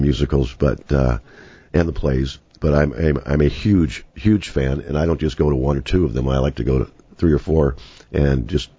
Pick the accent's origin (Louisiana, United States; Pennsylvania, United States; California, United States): California, United States; Westchester; Yeah, I grew up in Westchester, next door to St. Bernard's High School, right next door to Westchester, so it's a good place to be from.